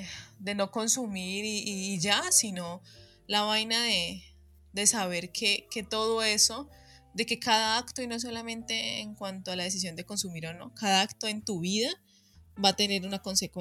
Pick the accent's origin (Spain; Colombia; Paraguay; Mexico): Colombia; nosotros como colombianos, porque como vos decís, nos conocen mundialmente por la droga